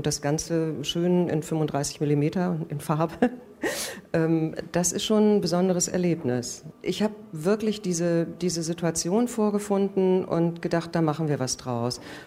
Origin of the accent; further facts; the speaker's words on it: Rhineland, Germany; diese 50er Jahre im Rheinland, also gerade da, wo ich groß geworden bin, dieser Mief sich in die 60er noch sehr fortgesetzt hat. Also das war alles sehr katholisch, bin auch katholisch erzogen, das war sehr CDU geprägt auch.